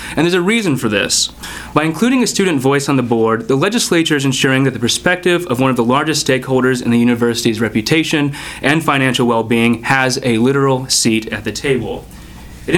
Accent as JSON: {"language": "English", "town": "Montevideo", "region": "Minnesota", "country": "United States", "said": "I'm from Montevideo, Minnesota, a small town of 5,000 on the western prairie of the state."}